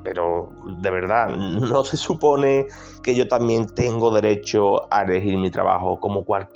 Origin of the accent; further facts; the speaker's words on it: Andalusia, Spain; soy andaluz y soy artista con acondroplasia.